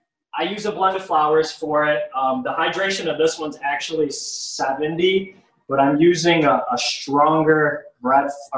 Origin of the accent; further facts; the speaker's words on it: New York City, New York, United States; And I actually was born and raised in the South Bronx in New York City.